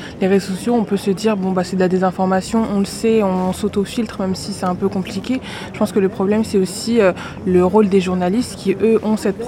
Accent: Arras, Hauts-de-France, France; on a grandi à Arras. On sait que c'est une ville très calme

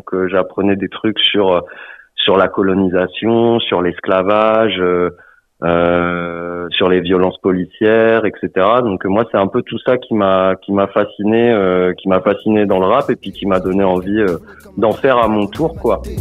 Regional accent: Hauts-de-France, France; Je suis originaire de la Somme.

